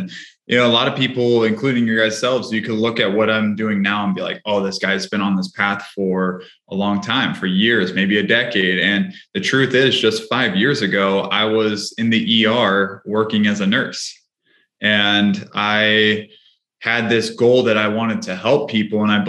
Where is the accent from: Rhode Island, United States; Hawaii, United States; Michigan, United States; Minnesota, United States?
Hawaii, United States; I was the youngest of three, grew up in Hawaii ever since I was 6 years old